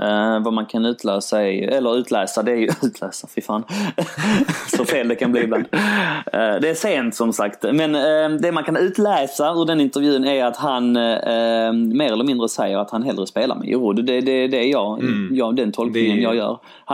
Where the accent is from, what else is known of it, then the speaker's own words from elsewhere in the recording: Sweden; born there; min pappa är från Polen, min pappa från Grekland, jag är född i Sverige